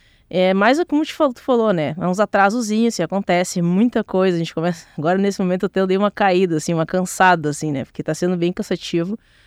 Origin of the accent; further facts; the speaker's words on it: Porto Alegre, Rio Grande do Sul, Brazil; inclusive até passei a vida inteira aqui em Porto Alegre, né? Só mesmo fui na faculdade que eu realmente fui morar aqui, né? A partir dos 20 anos de idade.